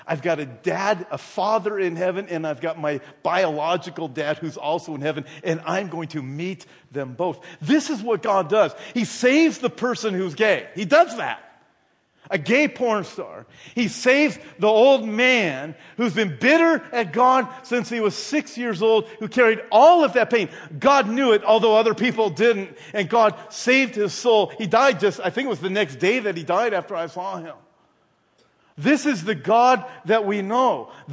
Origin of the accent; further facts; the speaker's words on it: Brea, California, United States; when I was young, I was raised in Brea.